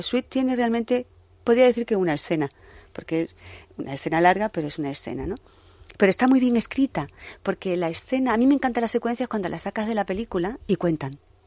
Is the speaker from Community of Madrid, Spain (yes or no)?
no; Andalusia, Spain; ya que soy andaluza, pues déjame que sea sevillana